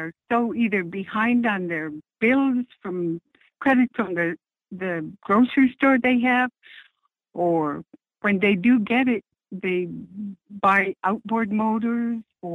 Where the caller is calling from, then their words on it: Two Rivers, Alaska, United States; I'm calling from Two Rivers.